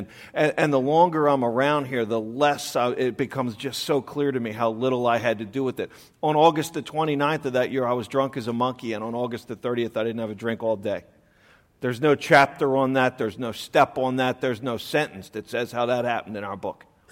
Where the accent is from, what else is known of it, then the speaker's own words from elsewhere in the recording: Baltimore, Maryland, United States; I grew up in Baltimore of a wonderful family.